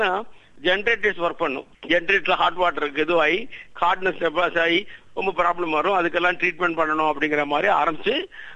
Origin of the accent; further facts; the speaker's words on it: Kumbakonam, Tamil Nadu, India; born there; நான் கும்பகோணத்திலே பிறந்தேன். பிஎஸ்சி கும்பகோணத்துல, எம்எஸ்சி மெட்ராஸ்ல, பிஹெச்டி கிறிஸ்டியன் காலேஜ் தாம்பரத்துல